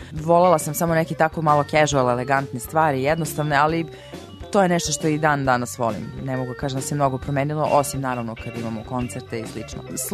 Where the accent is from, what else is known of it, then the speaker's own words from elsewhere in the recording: Serbia; mi koji dolazimo iz Srbije i generalno s ovih prostora